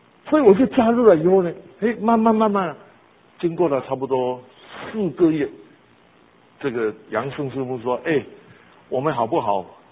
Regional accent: Taiwan; 我是一个台湾人，但是进到学生的工作都要讲国语

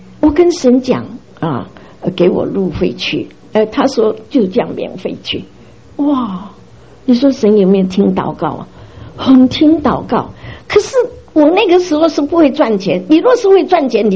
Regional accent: Xiamen, Fujian, China; 好吃，哎，我们厦门话偷家哈，就是讨一点吃啊

